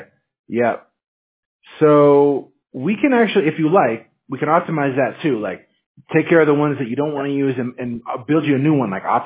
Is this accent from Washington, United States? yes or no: yes; Washington, United States; I'm actually from Washington State, so, I mean, all I remember is just rain and snow, but it's beautiful there.